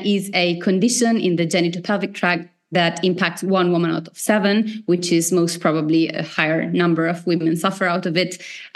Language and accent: English; Italy; now in Berlin, Germany; No, I'm from Italy, which is part of the story